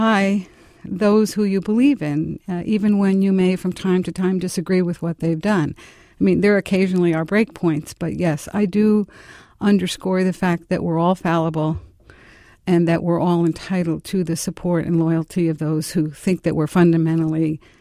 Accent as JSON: {"language": "English", "town": "Chicago", "region": "Illinois", "country": "United States", "said": "And I spent a lot of time in Springfield, Illinois, because I'm from Chicago"}